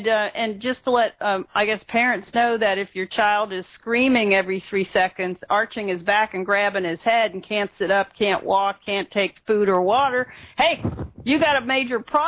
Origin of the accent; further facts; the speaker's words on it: California, United States; And, I'm from California, so I called Dr. Bruce West, who's a natural physician out there